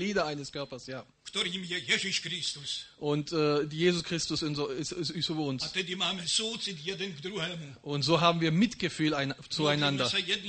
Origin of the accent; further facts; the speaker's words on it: Padina, Vojvodina, Serbia; Und ich möchte nicht vergessen, was mir die Geschwister aus Padina, wo ich herkomme, gesagt haben.